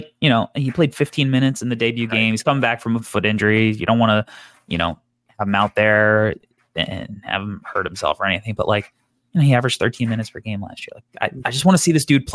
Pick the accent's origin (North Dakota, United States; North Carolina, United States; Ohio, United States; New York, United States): New York, United States; when you're from New York. It's like a big part of New York culture for us growing up.